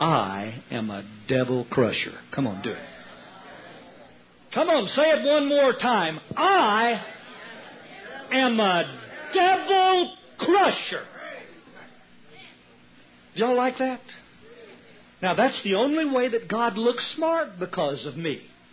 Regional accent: Texas, United States; Now please let me give you the Texas translation of that one, since I'm a Texan.

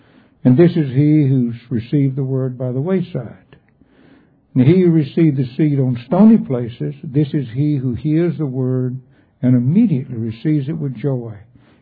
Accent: Kansas, United States; I came from Kansas where you could dig down 30 feet and still be in dirt.

